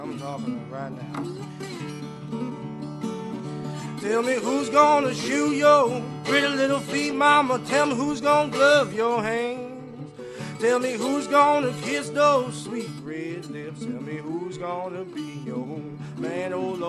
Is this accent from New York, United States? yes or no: yes; Brooklyn, New York, United States; also born or lived in Park Slope / Sunset Park; Yeah, I was born in Bed-Stuy, and I grew up in Bed-Stuy, and I moved around a lot, you know, to Park Slope, Sunset Park, all over New York, I guess, but mostly in Brooklyn, yeah, for sure.